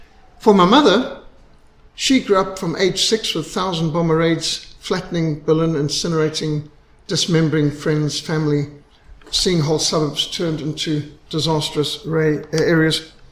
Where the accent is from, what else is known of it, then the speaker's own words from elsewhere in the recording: Zimbabwe; I was brought up in Rhodesia. We were sanctioned.